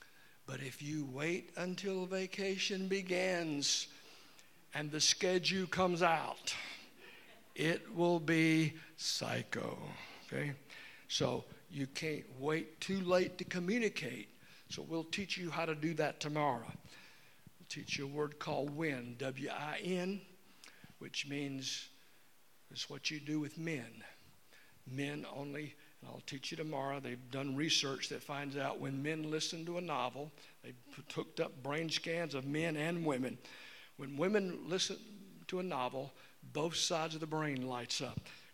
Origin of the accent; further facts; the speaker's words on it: Alabama, United States; I love country music. I mean, I'm from Alabama.